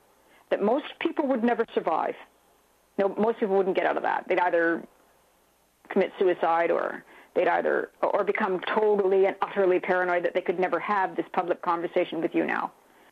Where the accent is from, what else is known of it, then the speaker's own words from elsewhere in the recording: Canada; People are absolutely shocked in Canada, in my home country.